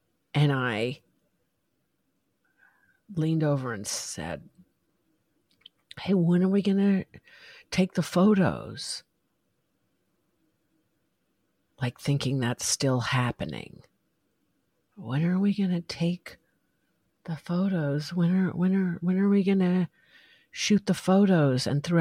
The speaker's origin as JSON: {"language": "English", "town": "Rye", "region": "Colorado", "country": "United States", "said": "I am blonde and from Rye, Colorado, and I don't know much."}